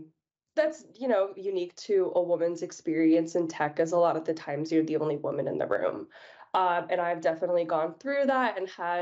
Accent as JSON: {"language": "English", "region": "New York", "country": "United States", "tie": "born or raised there", "said": "we were originally from the East Coast. So we were both born and raised in New York."}